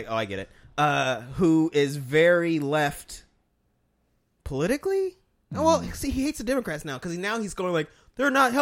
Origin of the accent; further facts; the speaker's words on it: Texas, United States; I remember the raids back when I was growing up in Texas